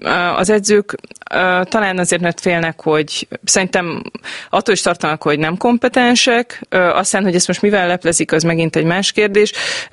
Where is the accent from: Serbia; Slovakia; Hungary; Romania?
Hungary; Gyöngyös, Heves; Gyerekkoromban pedig én nem úgy gyöngyösi származású vagyok